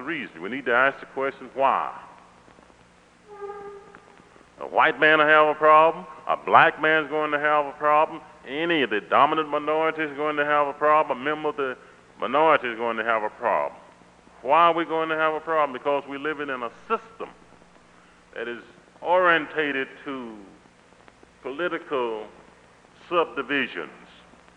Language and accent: English; Alabama, United States; I came from a section of the country that I compare with South Africa. I came from Alabama. Section in Alabama known as the Black Belt.